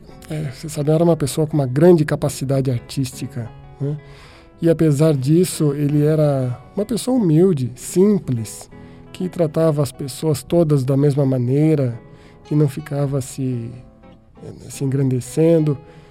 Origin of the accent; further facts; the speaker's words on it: Bragança Paulista, São Paulo, Brazil; inspirada numa garotinha lá na minha cidade natal, Bragança Paulista